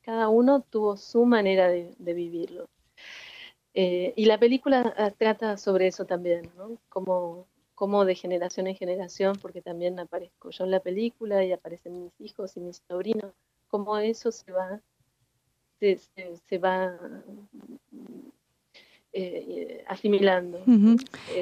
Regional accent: Argentina; yo vivo en Argentina, soy argentina. Mi madre nació en Alejandría, en Egipto, y mi abuela era alemana y nació en Alemania y vivió muchos años ahí.

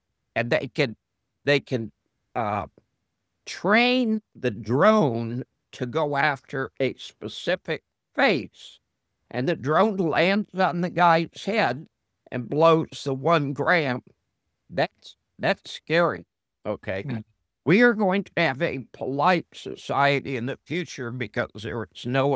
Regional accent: Texas, United States; I grew up in Texas, and we had a saying, and it was, an armed society is a polite society.

